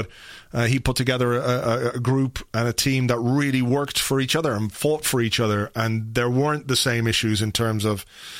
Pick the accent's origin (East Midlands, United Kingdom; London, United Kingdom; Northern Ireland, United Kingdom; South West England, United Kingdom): London, United Kingdom; born there; I was born in London, so I get it from that point of view.